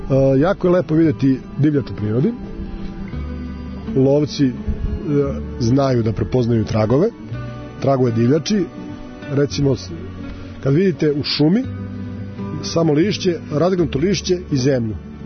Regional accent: Bajina Bašta, Šumadija and Western Serbia, Serbia; also born or lived in Kraljevo / Belgrade; now in Novi Sad, Serbia; Ja sam iz Bajine Bašte u srednju školu u Kraljevo, pa sam studirao u Beogradu, radio u Bajinoj Bašti, sad radim i živim u Novom Sadu.

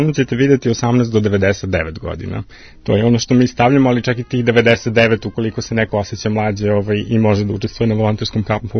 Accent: Serbia; ja sam iz Srbije

